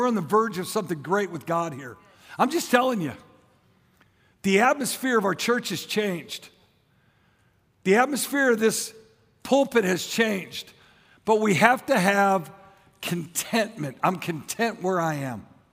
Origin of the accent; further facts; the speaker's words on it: St. Louis, Missouri, United States; born there; I was born in Barnes Hospital, St. Louis, Missouri, December 5th, 1957.